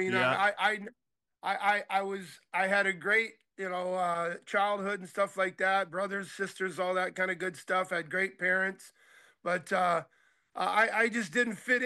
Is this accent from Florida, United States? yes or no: no; California, United States; their winters I think would be a little much for a guy growing up in Southern California.